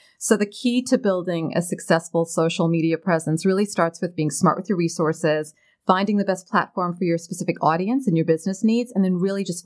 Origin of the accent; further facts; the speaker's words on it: South Africa; I'm from South Africa. We've got the big five game.